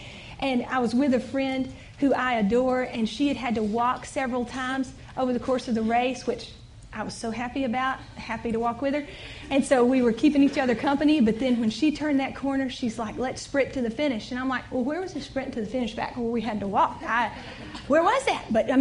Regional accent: the South, United States; Growing up in the South, lice had a stigma, okay?

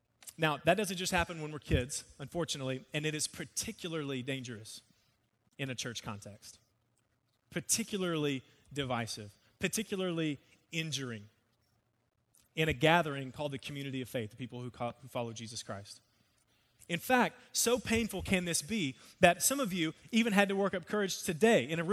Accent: Texas, United States; also born or lived in Shreveport, Louisiana; I grew up in Texas. I am a Texan. This is the place where I was born and raised, and born actually in Shreveport, Louisiana

